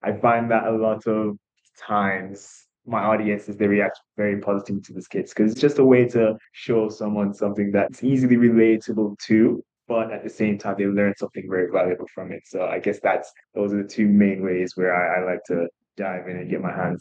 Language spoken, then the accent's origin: English; Jamaica; I am a Jamaican pharmacist.